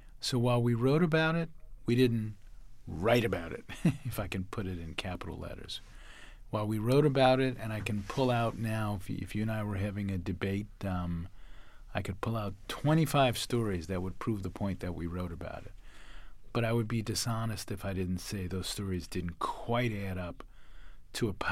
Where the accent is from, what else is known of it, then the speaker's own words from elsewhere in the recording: New Orleans, Louisiana, United States; I think I use religion as an example because I was raised Catholic in New Orleans.